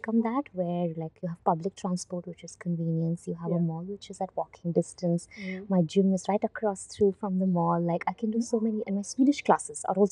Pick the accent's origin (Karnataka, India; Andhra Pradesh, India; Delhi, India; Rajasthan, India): Karnataka, India; Bangalore; now in Stockholm, Sweden; I come from India, a place called Bangalore in South India, mm-hmm. and which is like the Silicon capital of India.